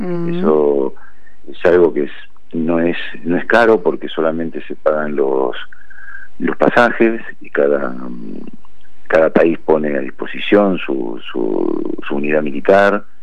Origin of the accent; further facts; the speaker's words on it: Argentina; Realmente soy el único argentino que está nombrado como presidente.